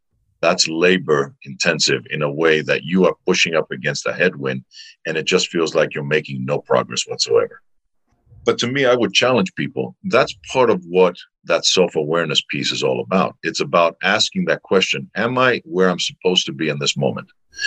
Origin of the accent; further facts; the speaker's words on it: Patras, Western Greece, Greece; it's in an ancient theater in my hometown in Patras, Greece.